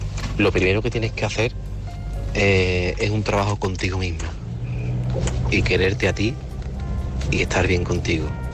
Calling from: Seville, Andalusia, Spain; de Sevilla. Y pa'lante.

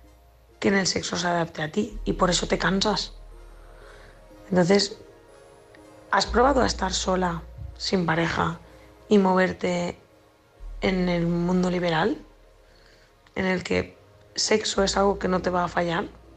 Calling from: Valencia, Valencian Community, Spain; corresponsal de Valencia

